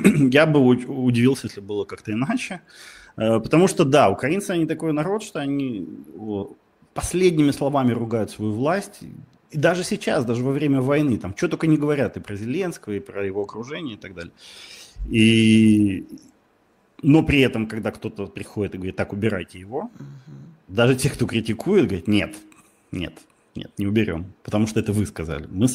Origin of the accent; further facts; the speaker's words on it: Russia; also born or lived in Lviv; И я никогда не скрывал, что я из России. Я жил во Львове.